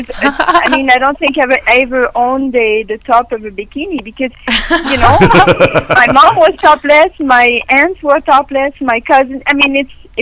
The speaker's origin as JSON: {"language": "English", "country": "France", "second_language": "English", "lives_now": "San Diego, United States", "said": "originally, my accent probably gives me away. I'm from France."}